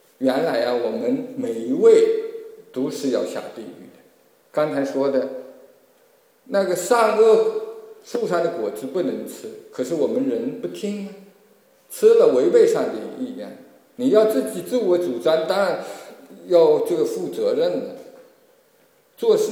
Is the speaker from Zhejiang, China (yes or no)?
yes; Yiwu, Zhejiang, China; 义乌很多人都知道，发展的非常快。我小的时候知道边上有一棵大树